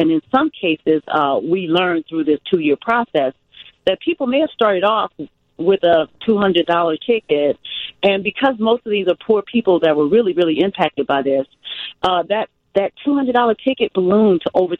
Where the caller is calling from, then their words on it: Champaign, Illinois, United States; I am. I'm in Champaign-Urbana, Central Illinois.